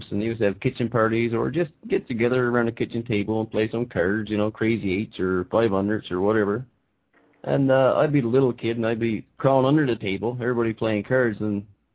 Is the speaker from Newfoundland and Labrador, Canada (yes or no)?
yes; Virgil, Newfoundland and Labrador, Canada; back in my hometown called Virgil, Newfoundland.